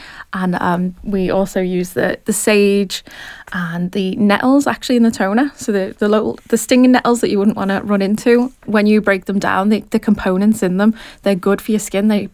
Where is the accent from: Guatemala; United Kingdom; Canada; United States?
United Kingdom; Liverpool, North West England; I'm sure you can tell from my accent that I'm actually from Liverpool